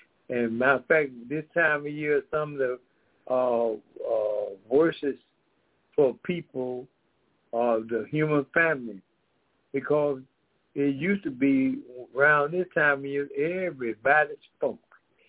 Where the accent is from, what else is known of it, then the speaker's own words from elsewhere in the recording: Decatur, Georgia, United States; We also have, we are from Decatur, Georgia